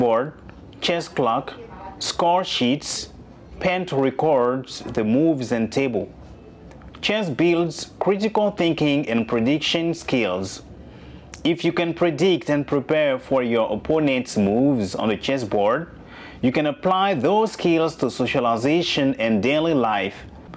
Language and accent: English; Ireland; I come from Ireland and I love chess.